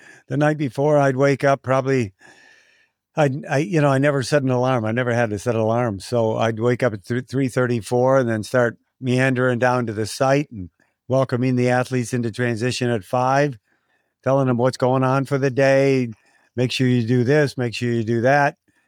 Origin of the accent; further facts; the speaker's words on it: Ireland; well, I'm Irish and I'm full of you-know-what